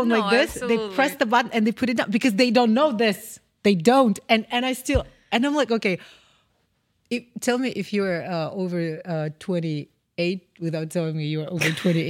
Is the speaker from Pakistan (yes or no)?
no; Kazakhstan; I'm from Kazakhstan.